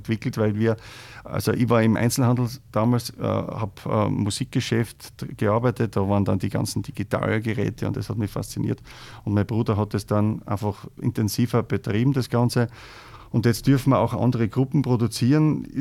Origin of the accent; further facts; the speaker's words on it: Styria, Austria; nachdem ich ja als Steirer schon über 20 Jahre in Kärnten am Club Einersee zu Hause bin